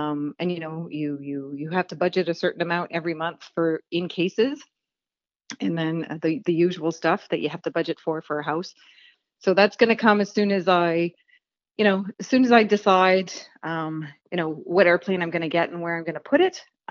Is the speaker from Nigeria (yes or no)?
no; Canada; as a Canadian pilot, I can go and look.